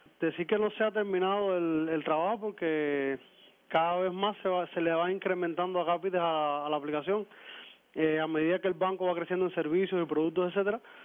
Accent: Bayamo, Granma, Cuba; Yo soy de acá de Granma, de Bayamo

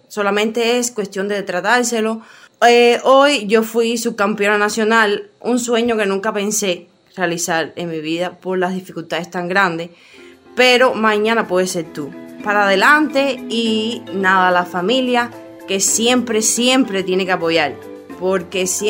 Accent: Montero, Cienfuegos, Cuba; a pesar de ir representando mi provincia Cienfuegos, mi corazón siempre estaba claro y mi mente siempre decía, mi pueblo ha sido Montero. ¿Por qué? Porque yo mi carrera deportiva la forjé ahí

